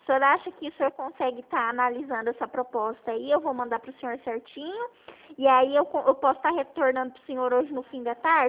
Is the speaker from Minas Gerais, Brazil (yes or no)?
no; Maringá, Paraná, Brazil; eu sou de Maringá